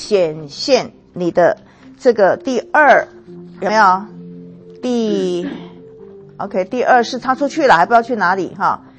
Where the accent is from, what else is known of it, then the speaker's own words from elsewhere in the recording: China; 当我们中国人说走着桥是什么意思？